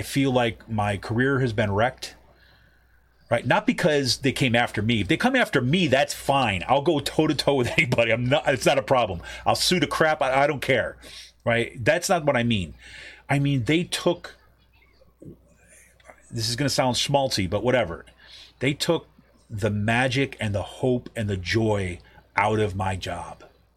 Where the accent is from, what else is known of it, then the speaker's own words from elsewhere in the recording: New York, United States; I'm not from Pennsylvania. I'm from New York.